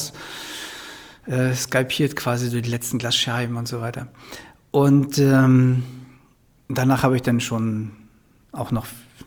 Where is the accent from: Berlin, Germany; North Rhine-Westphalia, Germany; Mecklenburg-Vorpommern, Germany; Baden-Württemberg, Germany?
Mecklenburg-Vorpommern, Germany; Krakow am See; moved away; Ich bin Krakau am See groß geworden. Wahrscheinlich konnte ich eher schwimmen als laufen.